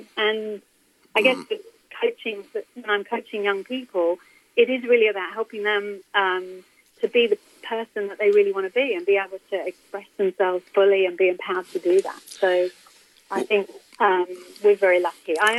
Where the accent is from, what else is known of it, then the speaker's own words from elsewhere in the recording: London, United Kingdom; I came from London, so I had no network of my own.